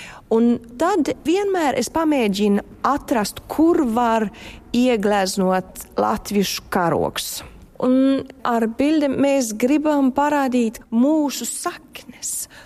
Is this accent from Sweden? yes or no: yes; Sweden; Nu, es esmu Zviedriete, bet man arī ir Latvija.